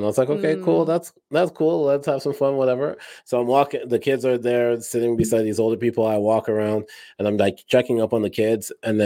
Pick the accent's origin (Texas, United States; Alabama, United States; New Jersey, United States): Alabama, United States; I was born in Alabama. I grew up in Alabama.